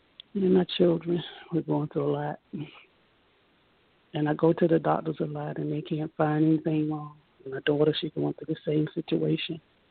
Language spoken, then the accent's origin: English; Chesapeake, Virginia, United States; I'm from Virginia.